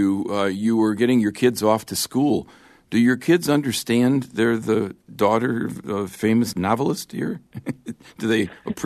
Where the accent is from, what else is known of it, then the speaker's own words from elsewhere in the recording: Chicago, Illinois, United States; I come from Chicago originally, and during the time I lived there, one of the mayors was Harold Washington